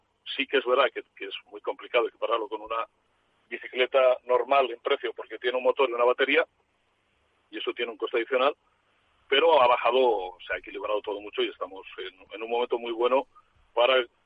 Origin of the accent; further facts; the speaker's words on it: Zaragoza, Aragon, Spain; Como natural de aquí, sabes que aquí estamos todos un poco locos.